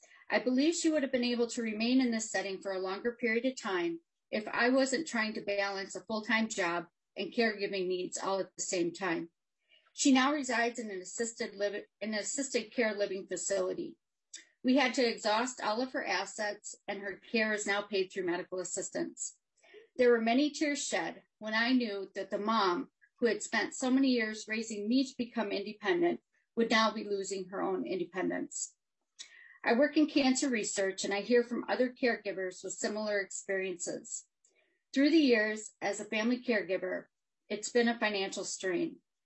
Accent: Rochester, Minnesota, United States; I'm here from Rochester

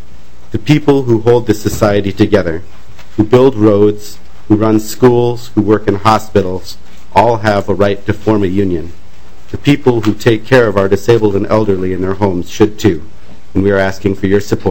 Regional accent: Minneapolis, Minnesota, United States; I'm born and raised in South Minneapolis.

